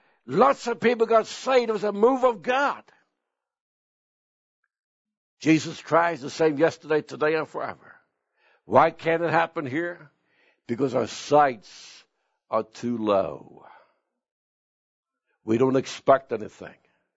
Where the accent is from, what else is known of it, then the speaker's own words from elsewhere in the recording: Sweden; It happened in my hometown in Sweden.